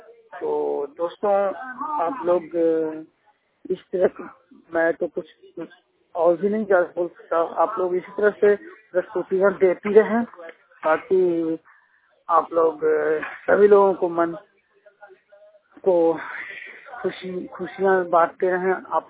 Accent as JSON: {"language": "Hindi", "town": "Gaya", "region": "Bihar", "country": "India", "said": "मैं बिहार गया से हूँ।"}